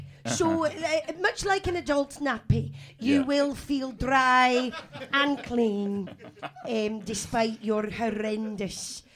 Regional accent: Wales, United Kingdom; I'm fucking Welsh.

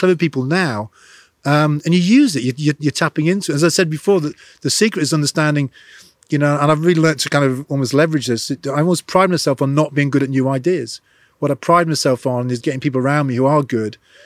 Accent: England, United Kingdom; I'm very English.

